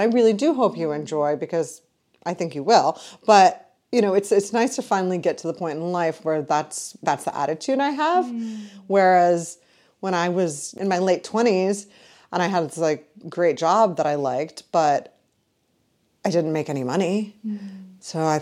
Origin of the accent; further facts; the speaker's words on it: Detroit, Michigan, United States; I'm from the Midwest. I'm from Detroit. Nowadays, Detroit's a bigger city, but it certainly wasn't then, and I'm from the suburbs.